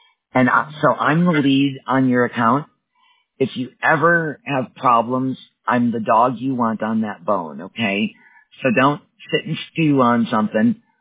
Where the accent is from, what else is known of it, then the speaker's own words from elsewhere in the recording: Wisconsin, United States; now in Colorado, United States; Well, I'm originally from Wisconsin, but I now live in Colorado and I work remotely from home.